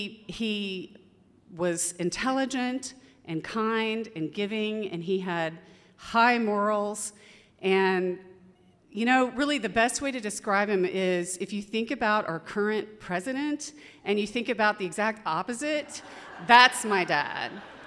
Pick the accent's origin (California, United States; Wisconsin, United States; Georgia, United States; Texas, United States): Texas, United States; Cuero; I come from Cuero, Texas, which is a small town about 90 miles southeast of here, and I was 5 years old when I nabbed the title of Child Queen for my hometown